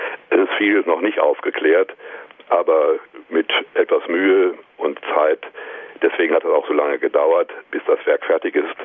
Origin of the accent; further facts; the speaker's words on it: Kleve, North Rhine-Westphalia, Germany; Ich stamme aus Kleve am Niederrhein.